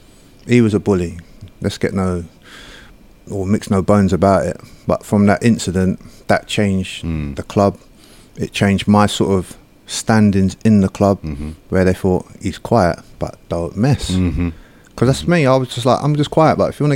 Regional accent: Shepherd's Bush, London, United Kingdom; From my background, I'm from Shepherd's Bush, so it's full of characters anyway

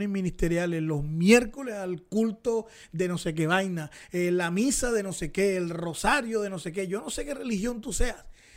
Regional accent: Barranquilla, Atlántico, Colombia; soy barranquillero, soy costeño, soy ñero, soy quillero. Aquí, esto está frente al mar. Estamos rodeados de un río maravilloso, hace un calor horrible.

